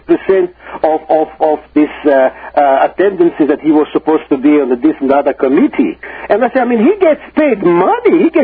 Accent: Russia; Well, I'm originally from Russia

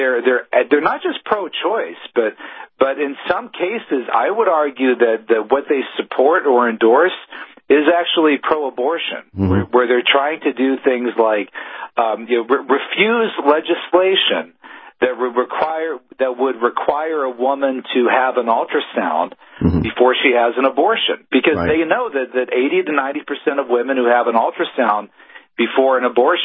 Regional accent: Pennsylvania, United States; Go back to my home state of Pennsylvania. Go to Philadelphia, the other side of the state for me.

